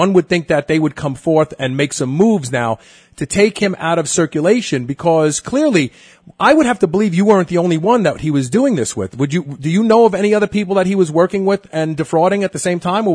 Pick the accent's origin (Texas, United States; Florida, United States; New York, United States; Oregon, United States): New York, United States; Brooklyn; and I grew up in Brooklyn